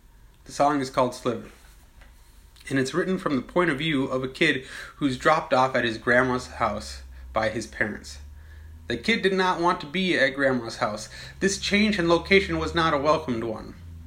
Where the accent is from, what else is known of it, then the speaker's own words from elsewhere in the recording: Seattle, Washington, United States; During that time, I held tightly to the stories and practices that connected me to my hometown. Those stories and practices were a part of my identity. For me, that meant following sports more closely. Decorating my home with the knickknacks of Seattle